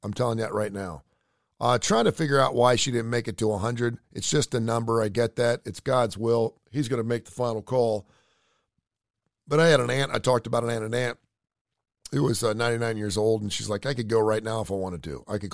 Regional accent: Cincinnati, Ohio, United States; And I know my northern friends up there, because I'm from Cincinnati, are like, what's wrong with you folks?

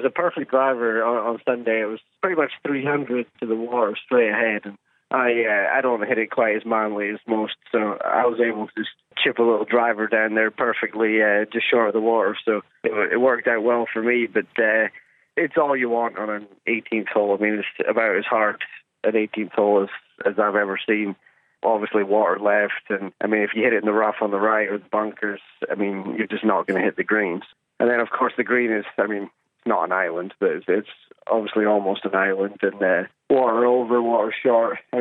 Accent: Scotland, United Kingdom; being a Scot, obviously getting into the Open Championship in Scotland is obviously massive

